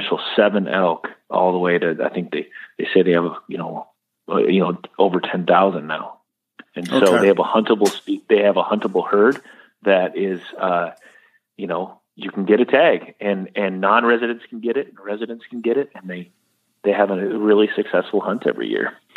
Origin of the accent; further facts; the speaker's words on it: Minnesota, United States; now in Kentucky, United States; I grew up and I live and breathe whitetails at my place in Kentucky, you know, and I grew up with them in Minnesota